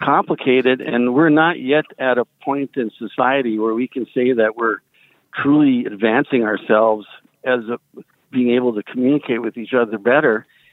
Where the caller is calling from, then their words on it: St. Paul, Minnesota, United States; I'm from St. Paul, Minnesota.